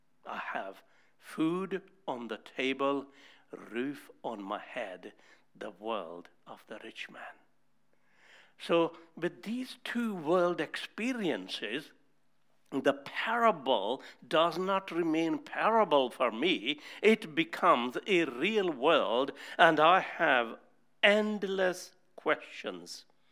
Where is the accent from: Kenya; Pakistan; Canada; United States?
Pakistan; I grew up in Pakistan, not always though, but a lot of my life I lived